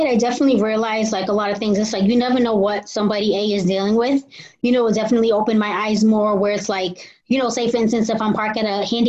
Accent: Cambridge, Massachusetts, United States; as you mentioned, and I am from Cambridge, Massachusetts

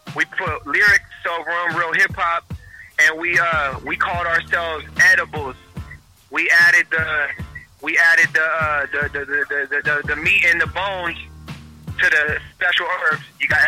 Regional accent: Pacific Northwest, United States; Like I said, we're from the Pacific Northwest.

